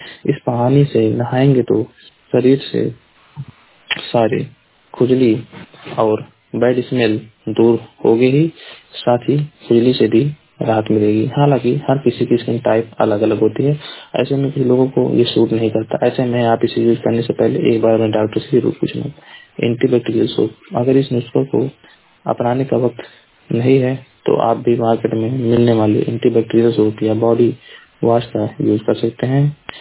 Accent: Maharajganj, Uttar Pradesh, India; मैं जिला महाराजगंज का निवासी हूँ।

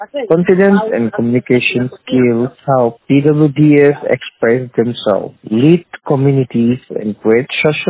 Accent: Dimapur, Nagaland, India; I am from Dimapur, Nagaland.

